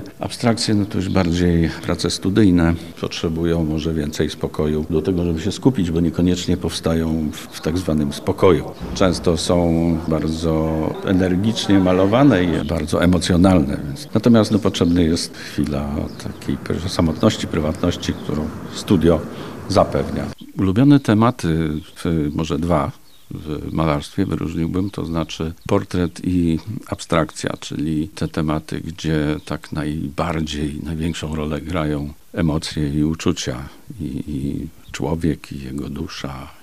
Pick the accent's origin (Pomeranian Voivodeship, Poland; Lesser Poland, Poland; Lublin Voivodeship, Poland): Lublin Voivodeship, Poland; Końskowola; born there; ponieważ z tych regionów pochodzę. Urodziłem się w Końskowoli.